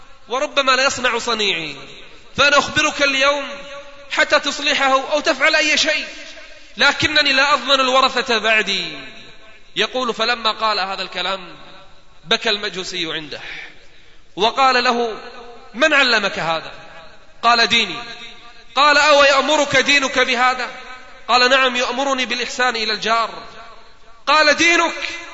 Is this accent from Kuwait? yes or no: yes; Kuwait; وعندنا في الكويت الصيف لا يطاق، حر الصيف شديد، هذه الأيام عندنا فوق 50،